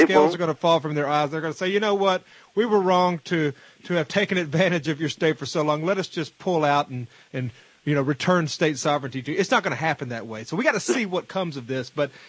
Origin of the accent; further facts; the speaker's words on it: Tennessee, United States; I'm born and raised in Tennessee, but as a Southerner, I think we share a common bond.